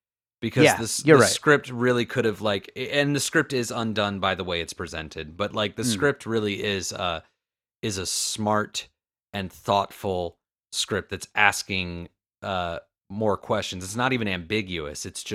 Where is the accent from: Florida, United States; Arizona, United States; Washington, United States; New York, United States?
Florida, United States; Maybe it's just because I'm from Florida